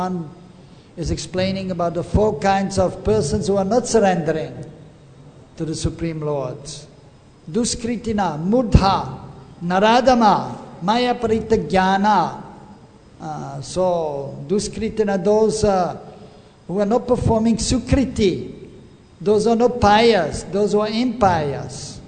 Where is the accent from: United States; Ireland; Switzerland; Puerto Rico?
Switzerland; now in India; I was born in Switzerland, I grew up in Switzerland, and it is very beautiful.